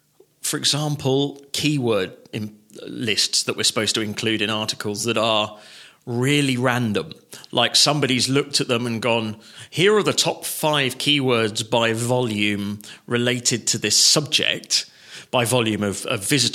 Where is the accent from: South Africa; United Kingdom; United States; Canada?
United Kingdom; England; So I put an S on maths because I'm English.